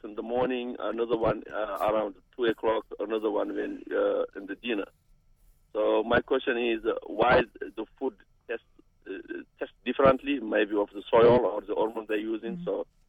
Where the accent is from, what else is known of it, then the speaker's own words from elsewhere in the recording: Mauritania; now in United States; I'm from Mauritania in West Africa.